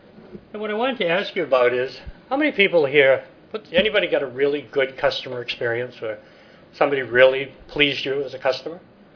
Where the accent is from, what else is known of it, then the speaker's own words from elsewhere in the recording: East Coast, United States; I come from East Coast, so I woke up at 4 o'clock this morning.